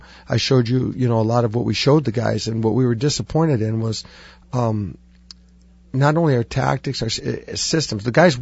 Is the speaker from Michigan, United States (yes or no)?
yes; Sault Ste. Marie, Michigan, United States; So and there was always the tie between myself growing up in Sault Ste. Marie, Sioux Tech.